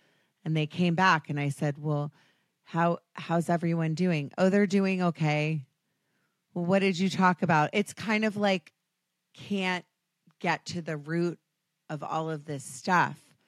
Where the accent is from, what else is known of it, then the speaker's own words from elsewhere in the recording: United States; and even being American, so women, we like to talk about everything, right?